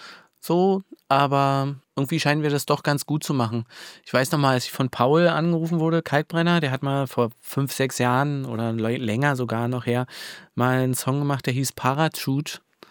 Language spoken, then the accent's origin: German; Woltersdorf, Brandenburg, Germany; ich komme aus Woltersdorf. Das ist, Speckgürtel, sagen wir dazu. Da fährt die S-Bahn nicht mehr hin. Aber man kommt trotzdem zur S-Bahn mit einer Straßenbahn. So. Und ist eigentlich ganz schön und beschaulich dort.